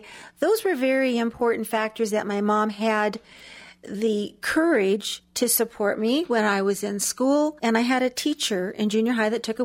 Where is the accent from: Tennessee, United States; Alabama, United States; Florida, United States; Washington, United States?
Washington, United States; Spokane; I was born and raised here. Lived on the north side up in the Garland District until junior high. My parents moved out to the Valley